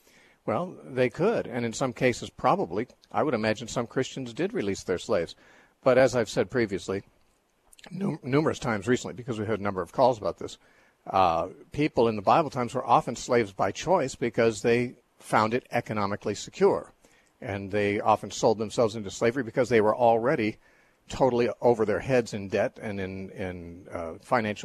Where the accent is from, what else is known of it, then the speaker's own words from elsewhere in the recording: United States; I imbibed it with my mother's milk as an American born and raised in this society.